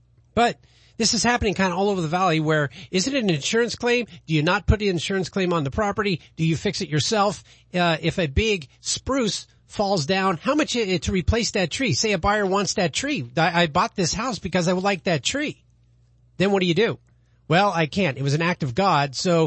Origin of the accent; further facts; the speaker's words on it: Arizona, United States; I'm from Arizona.